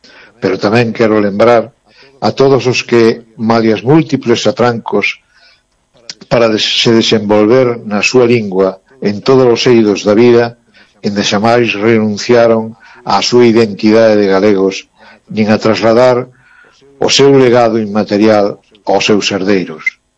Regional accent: Galicia, Spain; que nos debe enorgullecer como galegos

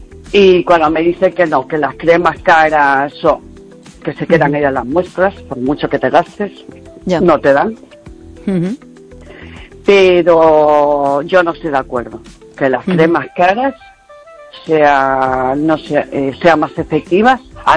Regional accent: Lugo, Galicia, Spain; Soy de Lugo.

